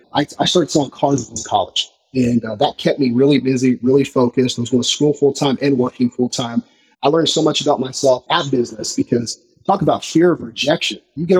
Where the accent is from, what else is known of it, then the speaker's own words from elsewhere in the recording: Albuquerque, New Mexico, United States; born there; So I was born in Albuquerque, New Mexico.